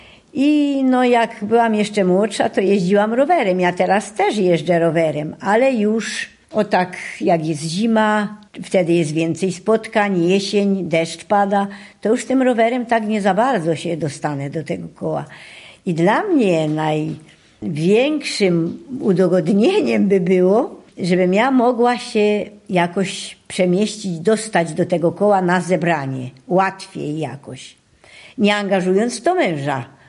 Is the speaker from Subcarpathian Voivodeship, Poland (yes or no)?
yes; Krzemienica, Subcarpathian Voivodeship, Poland; also born or lived in Silesia; ja miałam krótki w życiu epizod mieszkania w wielkim mieście. I z tego wielkiego miasta, ze Śląska, przenieśliśmy się tutaj do Krzemienicy. To jest moja rodzinna wioska.